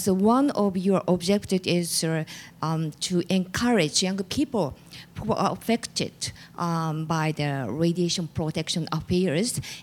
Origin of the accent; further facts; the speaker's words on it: Miyagi, Japan; English is a second language; I'm from Japan, and I'm living in Miyagi Prefecture. It's a neighboring prefecture to Fukushima.